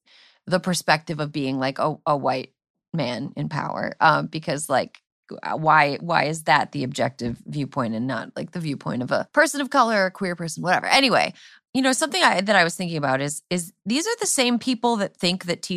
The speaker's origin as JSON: {"language": "English", "region": "Wisconsin", "country": "United States", "tie": "born or raised there", "said": "When I grew up in Wisconsin, I had relatives in Iowa."}